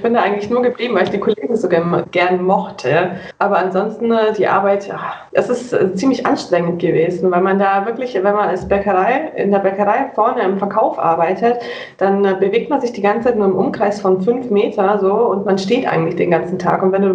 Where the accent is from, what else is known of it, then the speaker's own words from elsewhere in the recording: Bavaria, Germany; wie schon erwähnt. Ich komme, wie gesagt, aus Bayern, Nähe München.